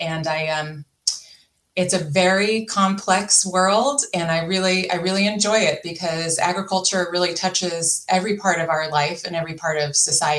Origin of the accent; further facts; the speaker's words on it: California, United States; Well, I grew up in California in Napa County, so in the wine industry, but my family actually wasn't in it.